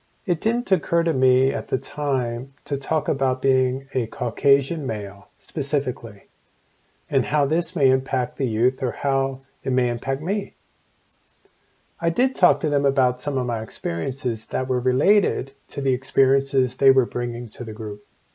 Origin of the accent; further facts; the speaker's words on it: Chatham, New Jersey, United States; I was raised in Chatham, New Jersey, a very different culture and setting.